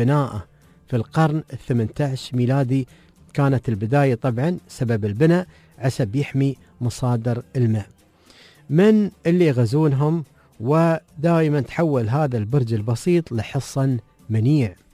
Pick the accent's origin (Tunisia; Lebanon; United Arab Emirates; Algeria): United Arab Emirates; دامنا من الإمارات